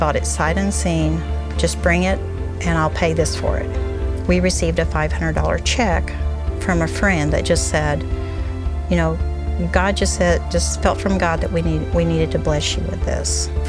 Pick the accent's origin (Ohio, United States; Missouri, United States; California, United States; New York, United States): Missouri, United States; Fordland; I'm from Fordland, Missouri.